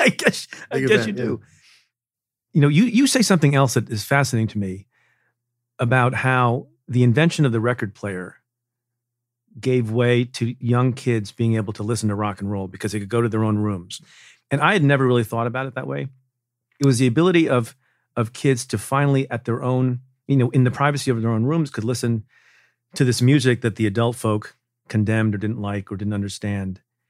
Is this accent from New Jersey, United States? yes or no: yes; Eatontown, New Jersey, United States; I grew up in Jersey. I don't know if we've ever talked about this. My dad was a practicing pediatrician in Asbury Park for 50 years.